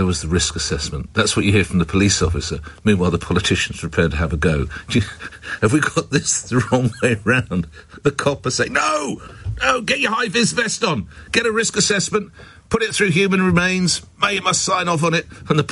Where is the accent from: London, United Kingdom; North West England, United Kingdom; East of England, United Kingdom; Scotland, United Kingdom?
London, United Kingdom; Now, I know I'm speaking as a Londoner